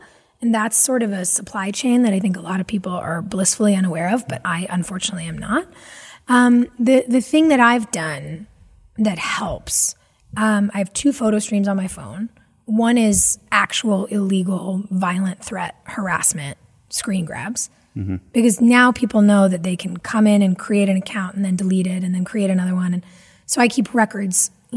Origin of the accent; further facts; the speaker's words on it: California, United States; I grew up in California. I love nature.